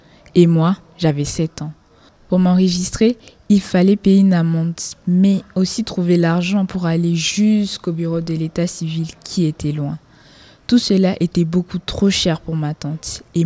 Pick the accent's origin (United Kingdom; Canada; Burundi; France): Burundi; Ginga, Kirundo Province; born there; Je suis née à Ginga, un petit village au Burundi, à 7 heures de marche de la capitale de la province, Kirundo.